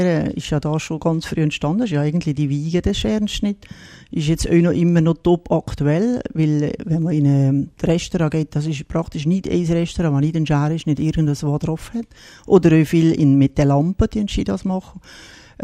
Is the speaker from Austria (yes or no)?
no; Switzerland; bei uns in der Schweiz